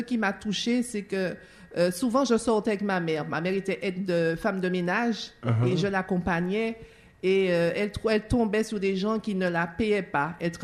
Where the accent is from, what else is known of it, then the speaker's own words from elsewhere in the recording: Sainte-Luce, Martinique; Alors, je viens de Sainte-Luce.